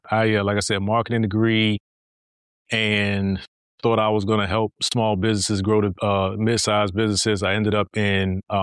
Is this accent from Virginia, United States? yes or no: yes; Virginia, United States; We all lived in Tidewater area, Virginia. So I'm originally from Hampton Roads, Virginia.